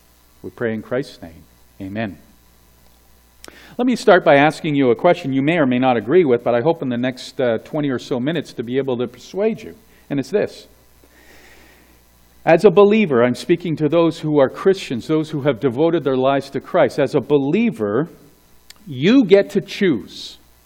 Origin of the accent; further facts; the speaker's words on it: Canada; I believe it's because as English Canadians, God has given us the sole responsibility to reach fellow Canadians who happen to speak French.